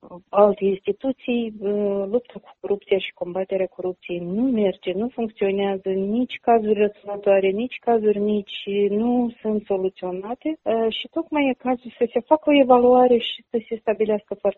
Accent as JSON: {"language": "Romanian", "country": "Moldova", "tie": "born or raised there", "said": "m-am născut și am crescut în Republica Moldova"}